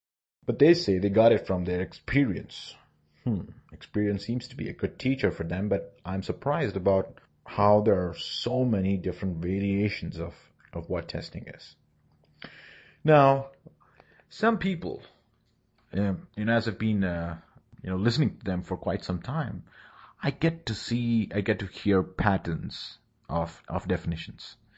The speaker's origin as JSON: {"language": "English", "country": "India", "said": "I'm a tester from India."}